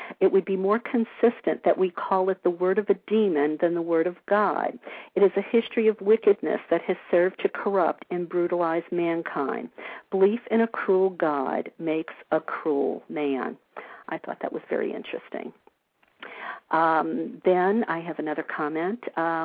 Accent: the South, United States; I'm from the South. I know that sickening mentality

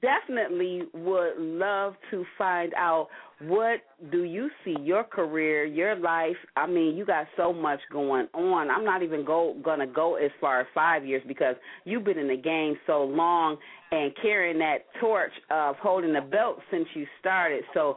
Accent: Cleveland, Ohio, United States; born there; I was born in Cleveland, Ohio, so I already know how we give it up.

